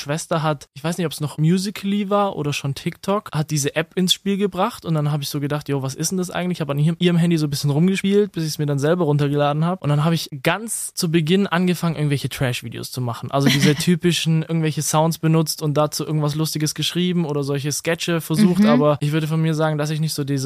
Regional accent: Böblingen, Baden-Württemberg, Germany; Ich komme aus der Nähe von Böblingen. Mhm. Beziehungsweise aus der Nähe von Stuttgart

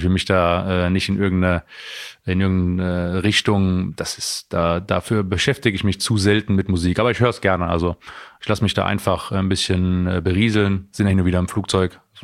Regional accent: Heidelberg, Baden-Württemberg, Germany; als Heidelberger mit Mannheim, ein Stück weit ein Hassliebe.

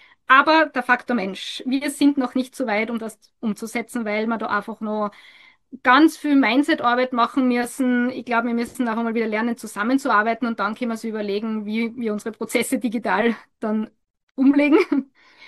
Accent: Austria; now in Spain; die hätte ich gern bei uns in Österreich.

